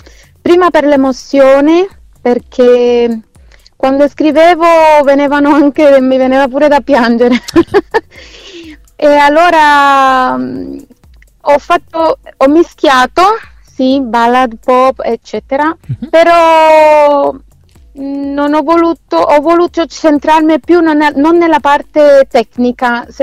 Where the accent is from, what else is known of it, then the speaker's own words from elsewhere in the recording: Cuba; Italian is a second language; now in Italy; Sono cubana, allora, essendo latinoamericana e le mie radici sono latinoamericane